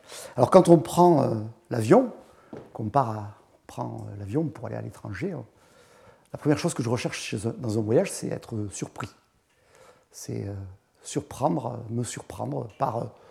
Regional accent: Bordeaux, Nouvelle-Aquitaine, France; Donc je suis de Bordeaux, je suis chimiste du solide

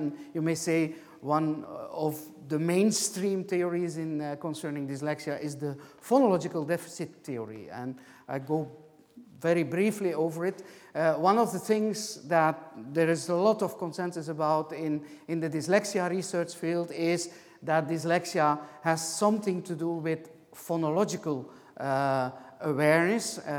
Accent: Flanders, Belgium; English is a second language; although I'm a Belgian, I'm coming from the Dutch-speaking part of Belgium, and my French is not at the level, proficiency level, to give a lecture in French.

